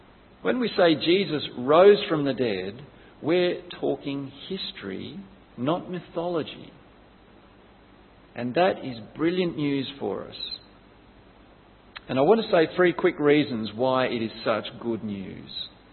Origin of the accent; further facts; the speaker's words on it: Sydney, New South Wales, Australia; I grew up in Sydney, not far from where the 2000 Olympics were held.